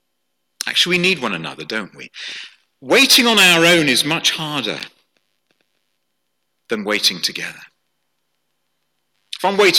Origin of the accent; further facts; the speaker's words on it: Guernsey; I come from Guernsey in the Channel Islands, hence my name. It's a French family. I was born and brought up there, did a lot of sailing.